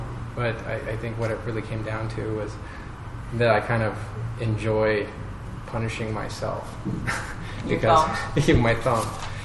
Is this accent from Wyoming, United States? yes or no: yes; Wyoming, United States; I went to the Maryland Institute, and I am from Wyoming.